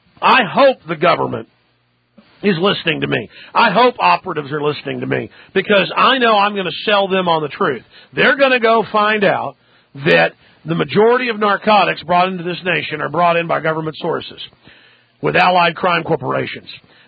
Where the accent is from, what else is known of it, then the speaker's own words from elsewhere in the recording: United States; I'm an American, you're an Australian, we're free people who come from a shared history of the Magna Carta and common law